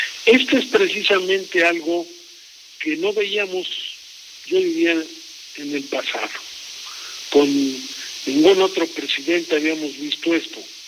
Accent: Mexico; lo que estamos requiriendo como mexicanos es que haya una verdadera reforma del Estado

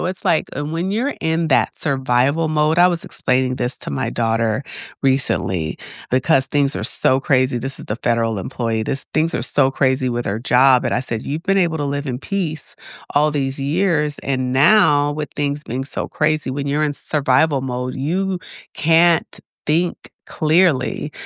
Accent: Los Angeles, California, United States; In Los Angeles, and then I had 4 total siblings.

